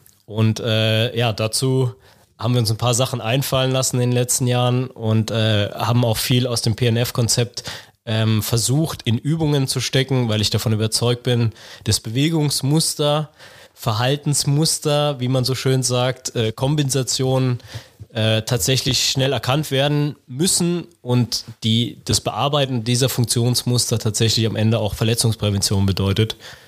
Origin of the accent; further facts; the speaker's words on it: Bernkastel-Kues, Rhineland-Palatinate, Germany; ein Kollege auch aus der Physiotherapie, der aus meiner Heimat kommt, aus Bernkastel